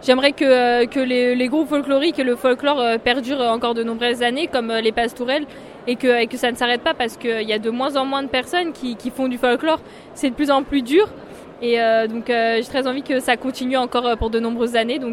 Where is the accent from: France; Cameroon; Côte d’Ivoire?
France; Montézic, Occitanie; Je suis originaire de Montézic, une commune de Saint-Amand-Déco.